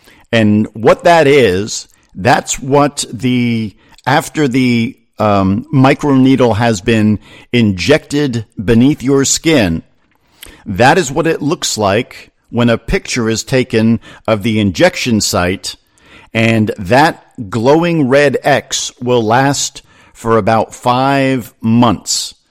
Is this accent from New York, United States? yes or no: no; New Jersey, United States; I can remember as a kid growing up in North Jersey, and my grandparents lived in a cute little town called Summers Point.